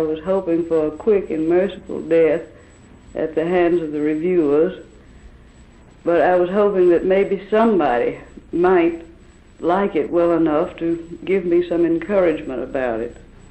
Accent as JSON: {"language": "English", "region": "the South", "country": "United States", "said": "We are mostly Irish, Scottish, English, Welsh. We grew up in an agricultural society mainly. The tradition of the South is not urban."}